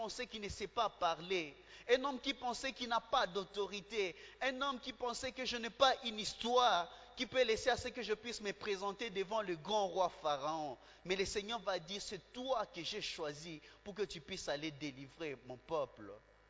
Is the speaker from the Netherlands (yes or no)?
no; DR Congo; nous en tant que Congolais, particulièrement de l'Est de la RDC